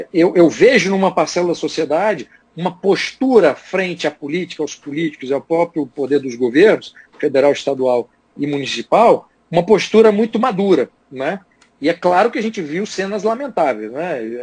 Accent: Brazil; como brasileiro, né, que trabalha pelo país

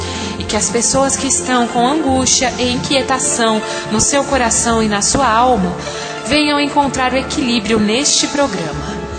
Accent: São Paulo, Brazil; eu sou de São Paulo, capital, tenho 29 anos

